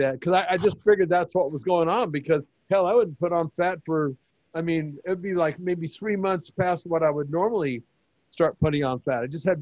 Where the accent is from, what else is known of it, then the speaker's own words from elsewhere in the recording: United States; which is mind-boggling to me coming from the United States